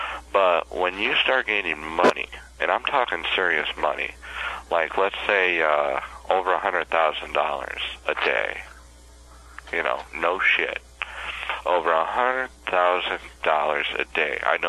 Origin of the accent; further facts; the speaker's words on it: San Diego, California, United States; being the East Coast, because I was from West Coast, San Diego.